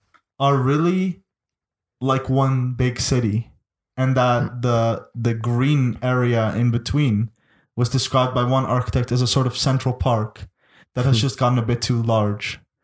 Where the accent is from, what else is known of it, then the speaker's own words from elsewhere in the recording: Utrecht, Netherlands; English is a second language; I mean, I'm from Utrecht, so I'm like, fuck Amsterdam